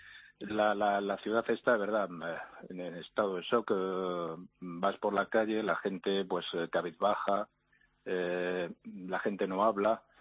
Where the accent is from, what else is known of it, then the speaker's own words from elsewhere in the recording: Spain; now in Brussels, Belgium; nosotros como españoles ya estamos también acostumbrados, lo que hemos vivido en España